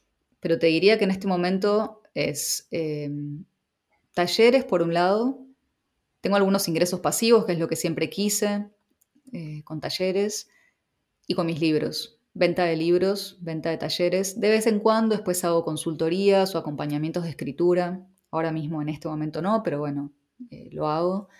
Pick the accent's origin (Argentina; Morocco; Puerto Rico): Argentina; moved away as an adult; now in Amsterdam, Netherlands; ya no estaba viviendo en Argentina antes de mudarme, entonces yo ya considero que desde el 2008 que me fui de viaje, viví, o sea, volvía y capaz estaba un año en Argentina, pero ya no sé si era tan, no sé, tan de allá, qué sé yo, ya ni sé de dónde.